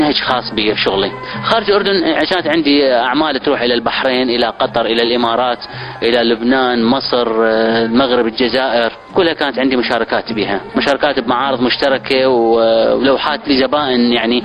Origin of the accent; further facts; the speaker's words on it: Iraq; now in Jordan; متطلبات أطفال هنا مدارسهم مو مجانا مثل ما كان عندنا بالعراق